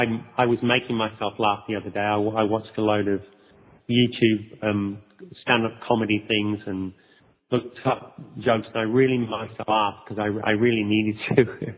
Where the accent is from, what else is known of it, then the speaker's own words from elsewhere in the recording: England, United Kingdom; which we were because we're English